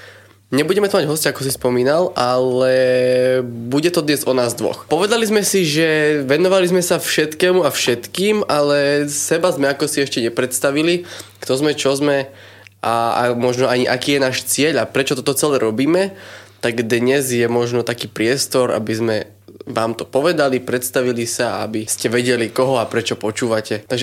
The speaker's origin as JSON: {"language": "Slovak", "town": "Levoča", "region": "Prešov Region", "country": "Slovakia", "said": "a pochádzam z Levoče, zo severovýchodu Slovenska."}